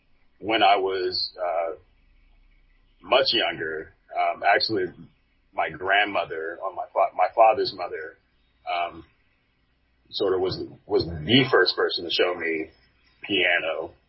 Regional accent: Mississippi, United States; Well, I grew up I was raised in the Mississippi Gulf Coast, and I remember driving with my mom, you know, to and from school

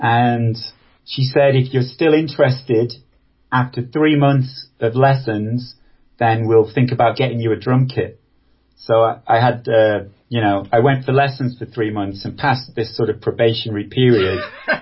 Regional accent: Preston, North West England, United Kingdom; Yeah, it's northwest England and Lancashire.

